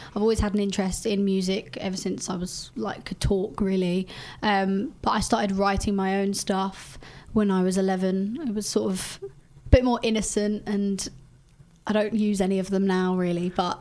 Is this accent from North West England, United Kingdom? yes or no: no; Crawley, South East England, United Kingdom; Yeah, sorry, I'm from Crawley.